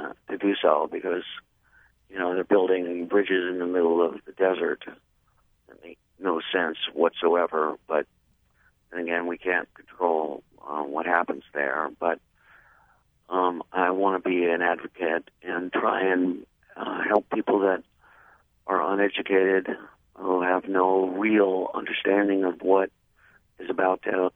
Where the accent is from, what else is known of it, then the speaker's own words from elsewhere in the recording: New York City, New York, United States; also born or lived in New Jersey; And, you know, I grew up in New York City and New Jersey, and my parents were actors and singers